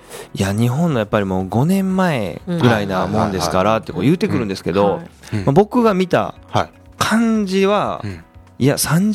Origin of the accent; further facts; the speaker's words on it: Taiwan; Japanese is a second language; もう台湾人ですけど日本の美容学校を卒業して